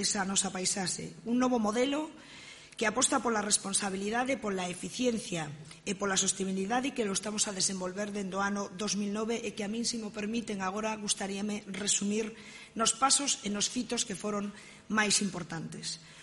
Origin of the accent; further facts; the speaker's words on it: Galicia, Spain; E nós, como galegos, tamén somos unha parte de iso.